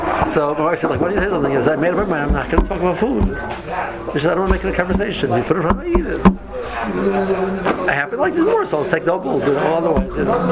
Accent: Tel Sheva, Southern District, Israel; Now, I grew up in Tel Shiva. My first experience at Cholent was in Tel Shiva.

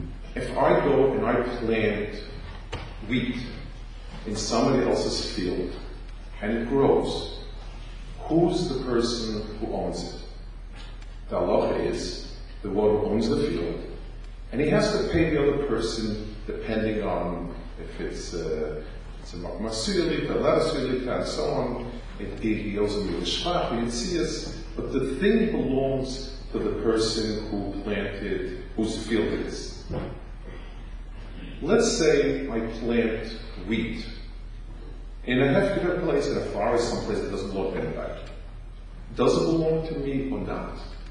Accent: New York, United States; but as a New Yorker, Harlem, go to Harlem

